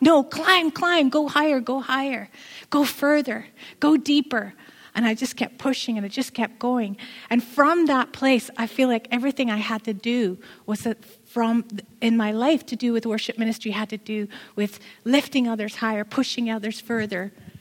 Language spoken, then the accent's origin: English; Ireland; because I'm Irish and I love to talk.